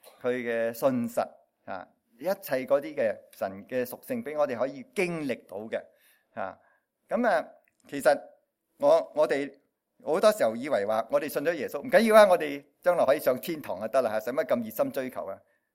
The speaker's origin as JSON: {"language": "Cantonese", "country": "China", "said": "就系我哋中国人有一句话咧"}